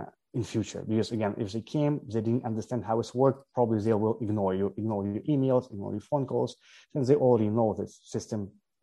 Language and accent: English; Ukraine; right now, actually, I'm in Egypt. You didn't ask, so I'm originally from Ukraine, but I went for the 3 months, I went to Egypt